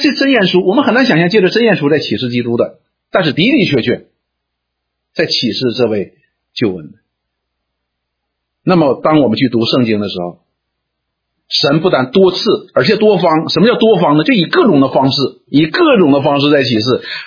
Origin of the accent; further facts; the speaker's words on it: China; 我们中国人呢怎么说我不知道